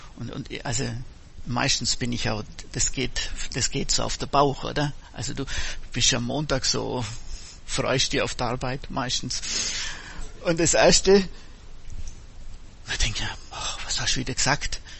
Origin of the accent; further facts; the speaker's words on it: Missen, Bavaria, Germany; Bin aufgewachsen im Oberallgäu, in Missen.